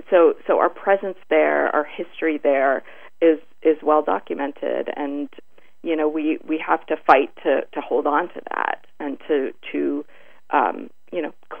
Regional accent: Beirut, Beirut Governorate, Lebanon; also born or lived in Palestine; I was born in Lebanon, in Beirut.

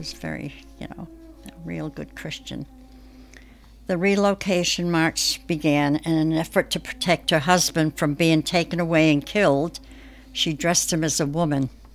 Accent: Pawtucket, Rhode Island, United States; born there; I was born in Pawtucket, Rhode Island.

